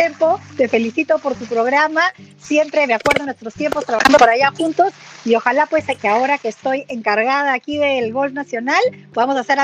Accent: Peru; also born or lived in Mexico; es la primera vez que voy a poder aquí en mi tierra transmitir un poco de todo lo que he aprendido con más de la mitad de mi vida viviendo en el extranjero

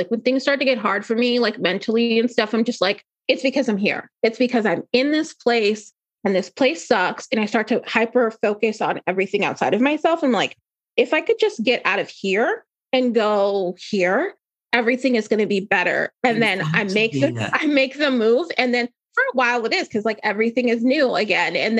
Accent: New Jersey, United States; I've lived in like 6 or 7 different states. I'm originally from New Jersey, and typically, you know, Northeastern is where I tend to reside.

